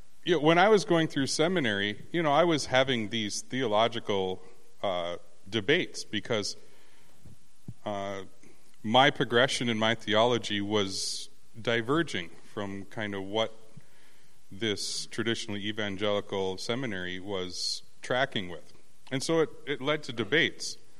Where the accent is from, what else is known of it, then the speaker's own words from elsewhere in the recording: Minnesota, United States; And I'm Minnesotan, which doesn't show emotion, and I'm Native American, so we have that generational stoicism there, and it shows.